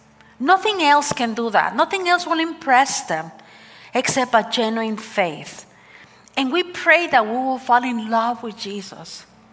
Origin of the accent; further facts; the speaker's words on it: Texas, United States; I come from Taco Land, Texas, right?